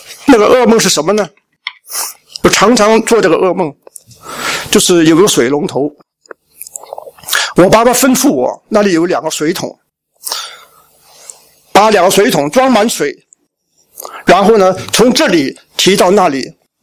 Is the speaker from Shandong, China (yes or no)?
yes; Shandong, China; 你知道我们山东人呢、啊，爸爸跟儿子讲话